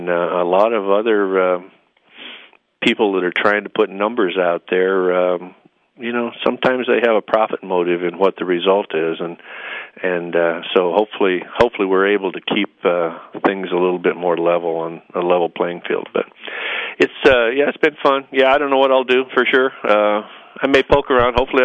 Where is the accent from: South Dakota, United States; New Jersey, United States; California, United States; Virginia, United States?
South Dakota, United States; I grew up in South Dakota and grew up on a farm up there.